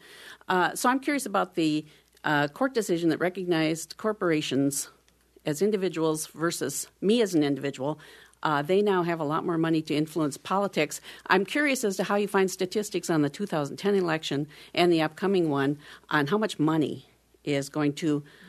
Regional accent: Platteville, Wisconsin, United States; from Southwest Wisconsin. I'm from Platteville, so hi, Mark. I might know you.

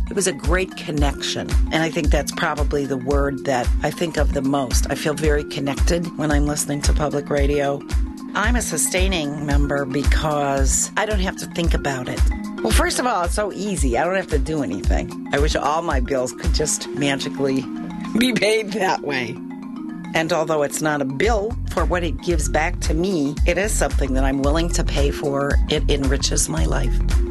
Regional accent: Madison, Wisconsin, United States; from Madison, Wisconsin. I'm a sustainer of Wisconsin Public Radio.

